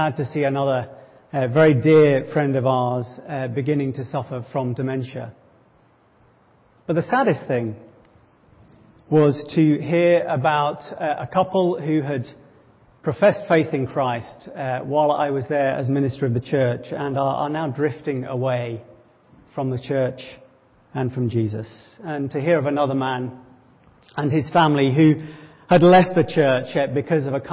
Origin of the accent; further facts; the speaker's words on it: United States; hey, don't mind me, I'm an American.